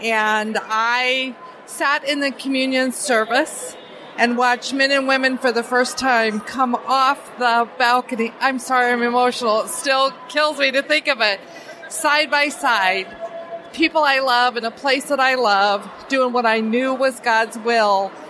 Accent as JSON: {"language": "English", "region": "Idaho", "country": "United States", "said": "I'm from Idaho, and I attend the Boise congregation, but I'm a Mission Center employee, so I'm kind of all over the place."}